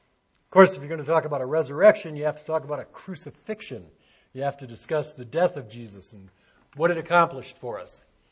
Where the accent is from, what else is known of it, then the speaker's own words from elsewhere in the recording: Michigan, United States; I grew up just outside of Detroit. And we had all these ethnic neighborhoods, Polish neighborhoods, Italian, German.